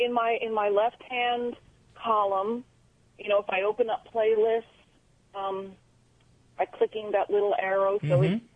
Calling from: Queensbury, New York, United States; Queensbury, New York, south of Lake George.

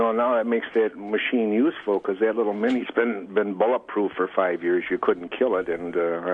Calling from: Canandaigua, New York, United States; Lovely Canandaigua, Nick.

